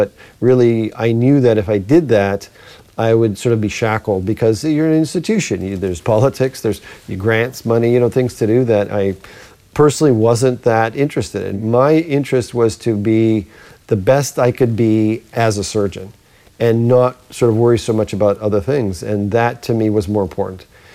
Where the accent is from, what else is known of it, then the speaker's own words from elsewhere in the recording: Canada; moved away as an adult; now in United States; we're from Canada, and then trained in Canada mainly. Then we came here in '89 in the States